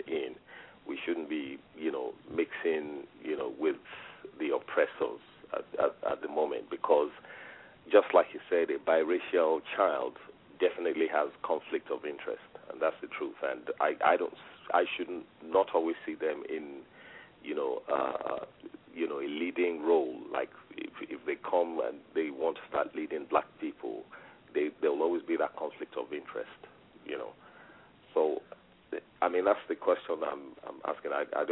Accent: Nigeria; now in United Kingdom; I'm from Nigeria originally.

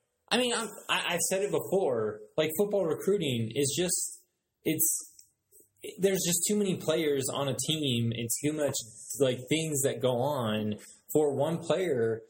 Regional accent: Virginia, United States; I grew up in Virginia.

